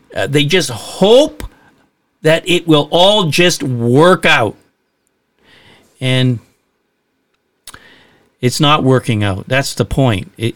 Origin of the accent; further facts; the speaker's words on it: Moncton, New Brunswick, Canada; also born or lived in Nova Scotia; growing up in Moncton, New Brunswick, living and pastoring in Nova Scotia.